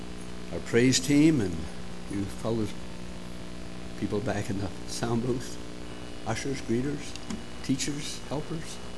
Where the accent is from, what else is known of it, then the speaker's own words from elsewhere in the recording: New Brunswick, Canada; I'm from New Brunswick, my wife and I.